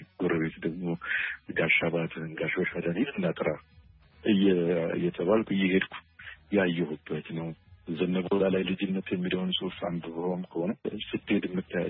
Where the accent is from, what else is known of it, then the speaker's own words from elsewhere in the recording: Addis Ababa, Ethiopia; ከልጅነቴ የነበረውን የማውቀውን እኔ ሰፈሬ ደቡብ ቃ የሚባለው ፊት በር አካባቢ የተወለድኩት ቤተመንግስት ስር